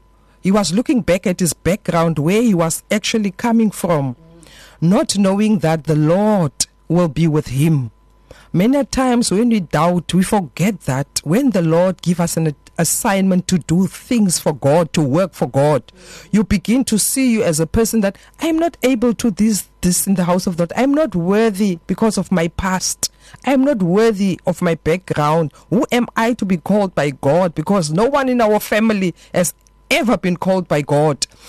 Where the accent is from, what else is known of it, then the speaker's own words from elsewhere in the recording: King William's Town, Eastern Cape, South Africa; I am from the Eastern Cape, King Williamstown.